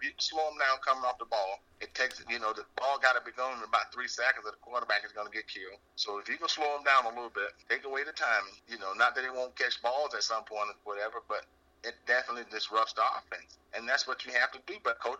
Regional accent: Birmingham, Alabama, United States; I just hosted my 8th annual golf tournament in Birmingham, Alabama, my hometown

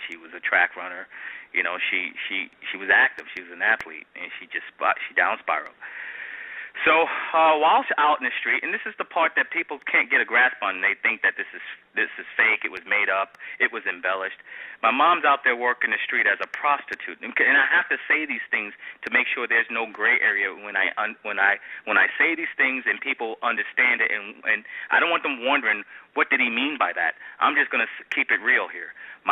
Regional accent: Brooklyn, New York, United States; born and raised in Bedford-Stuyvesant, Brooklyn.

